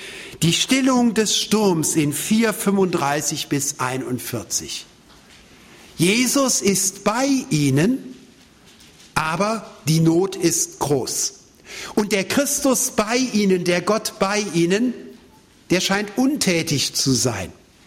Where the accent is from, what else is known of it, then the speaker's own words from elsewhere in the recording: Germany; Ich bin selbst an der Lahn groß geworden. Da war das alle 3-4 Jahre so.